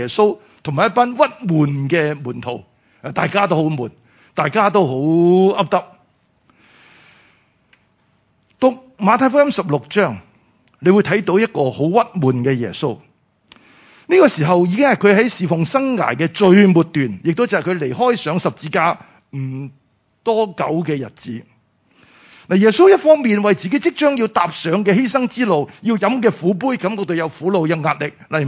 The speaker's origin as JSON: {"language": "Cantonese", "country": "Hong Kong", "said": "我哋作为香港人，喺呢几年，我哋确实系喺即系惊涛骇浪里边。"}